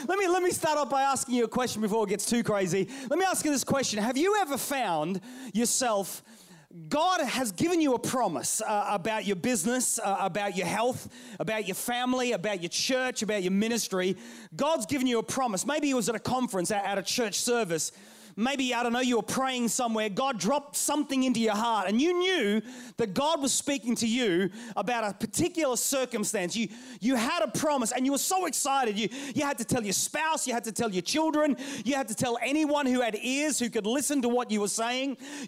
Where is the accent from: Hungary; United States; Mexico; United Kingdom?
United Kingdom; England; born there; I was born in England. My kids were born in Sheffield